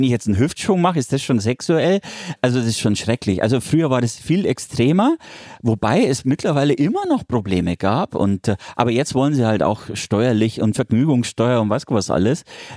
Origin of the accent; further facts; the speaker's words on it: Munich, Bavaria, Germany; hier in München, in meiner Heimatstadt sozusagen.